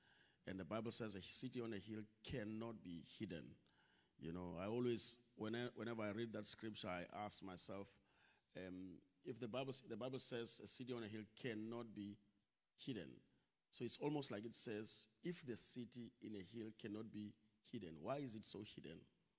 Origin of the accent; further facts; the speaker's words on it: Zwide Township, Eastern Cape, South Africa; I'm from Zwide Township